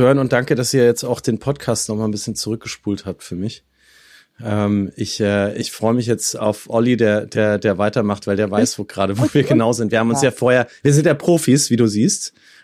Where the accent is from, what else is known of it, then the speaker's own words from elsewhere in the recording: Nuremberg, Bavaria, Germany; now in New York, United States; Als New Yorker, der ich wahlweise bin, ursprünglich Nürnberger, aber jetzt seit 12 Jahren New Yorker